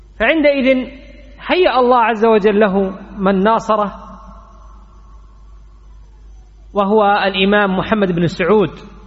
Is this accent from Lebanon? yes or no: no; Yemen; عندنا في اليمن على ما عندنا من الخير وبلد الإيمان والحكمة